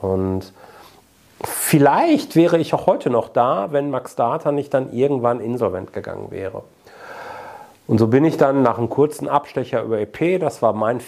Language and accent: German; Bochum, North Rhine-Westphalia, Germany; born there; ich bin ja gebürtiger Bochumer